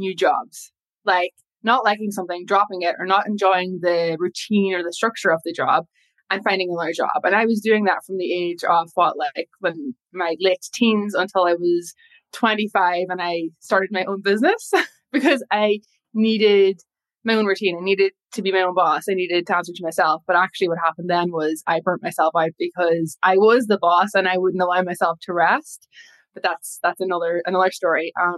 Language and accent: English; Ireland; now in London, United Kingdom; Yes. Yes, I'm Irish and moved to London in 2018.